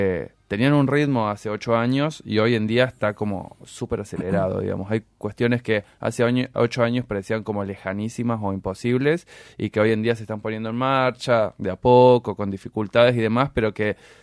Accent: Córdoba, Argentina; soy de la provincia de Córdoba. Igual mi acento está

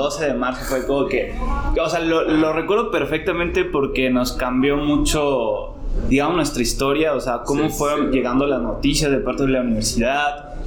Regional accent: Tampico, Tamaulipas, Mexico; había varias opciones ahí de universidades en Tampico, que soy de Tampico.

